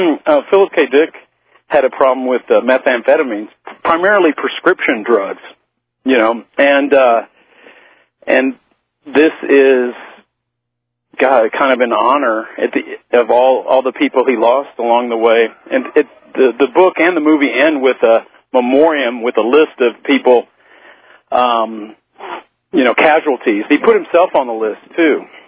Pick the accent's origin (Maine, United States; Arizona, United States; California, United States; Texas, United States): Texas, United States; It's painful to watch as a Texan, especially.